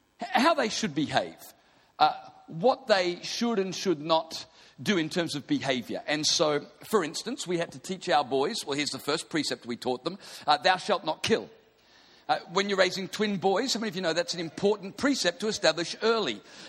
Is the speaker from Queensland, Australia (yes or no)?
yes; Queensland, Australia; I'm from Queensland. It's not going to be that intellectual.